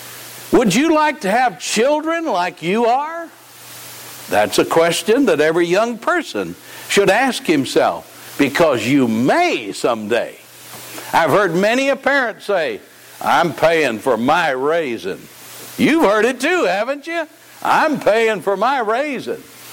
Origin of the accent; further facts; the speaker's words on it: the South, United States; But I have been places where, as a Southerner, as I would walk down the street, I would say hi to folks, and they would look at me like I was crazy.